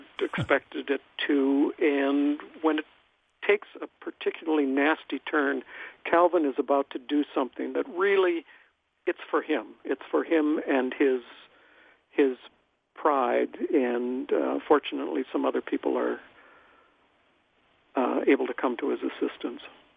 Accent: Bismarck, North Dakota, United States; we had the Missouri, sure, separating Bismarck and Mandan. And I grew up in Bismarck

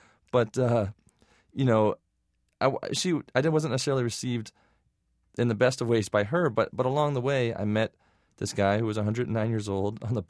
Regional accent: Michigan, United States; And, you know, growing up in Michigan and, you know, you see what a lot of people in a lot of parts of the country are going through.

